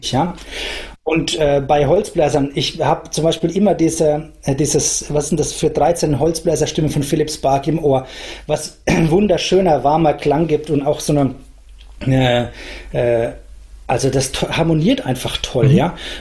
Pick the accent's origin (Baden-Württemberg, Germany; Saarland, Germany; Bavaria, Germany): Bavaria, Germany; Nuremberg; Und als Nürnberger, da denke ich mir doch schon eher so ein, ja, eher reservierte Haltung.